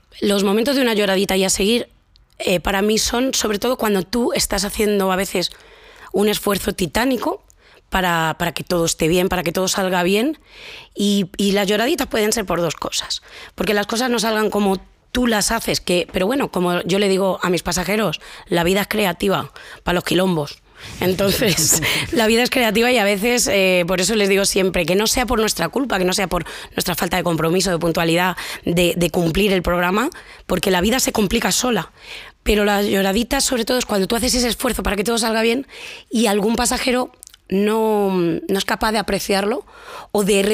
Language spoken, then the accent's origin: Spanish; Castilla-La Mancha, Spain; Todos mis antepasados son manchegos, como sabe todo el mundo en Europa y el mundo, porque ya soy la manchega.